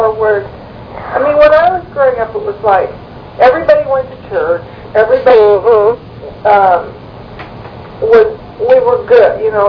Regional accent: Seattle, Washington, United States; Like, where I grew up was in Seattle and Ballard.

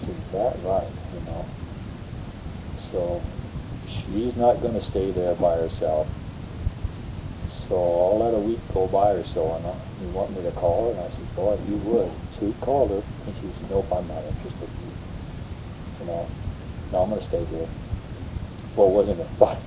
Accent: South Dakota, United States; And I grew up in the Black Hills where we had good water.

